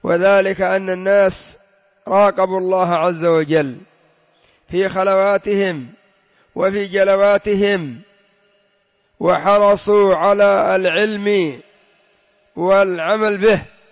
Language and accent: Arabic; Yemen; وعندنا في اليمن معلوم منهم